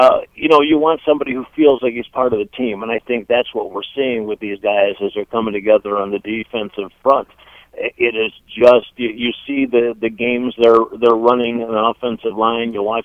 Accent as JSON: {"language": "English", "town": "Cleveland", "region": "Ohio", "country": "United States", "tie": "born or raised there", "said": "especially at the Cleveland Browns. My God, to play in my hometown would be the most amazing thing."}